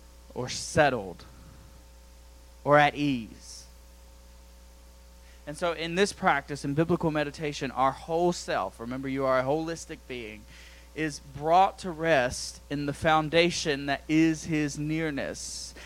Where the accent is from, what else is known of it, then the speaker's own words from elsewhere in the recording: the South, United States; accent: southern; I don't know if I'm saying that right in my southern accent.